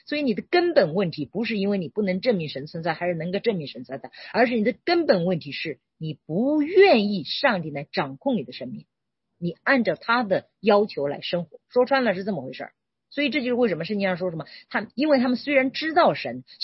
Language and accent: Chinese; China; 我们中国人，我们这种